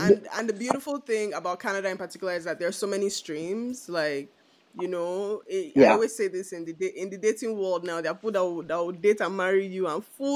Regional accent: Nigeria; And we're Nigerian, so me, I personally can only speak for Nigeria

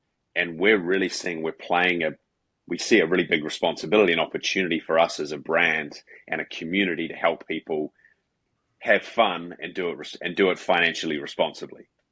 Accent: New Zealand; I'm from New Zealand originally

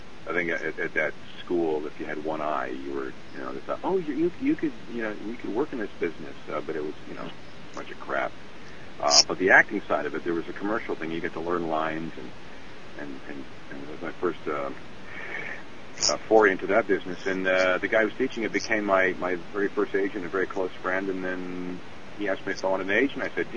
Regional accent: Peterborough, Ontario, Canada; I actually grew up back in Canada. I grew up in a little place called Peterborough. It's Hockey Town Central up there.

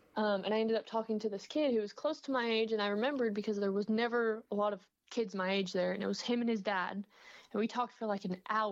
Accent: Wylie, Texas, United States; I am from Wiley, Texas, just down the road from drag racing legend Ronnie Young.

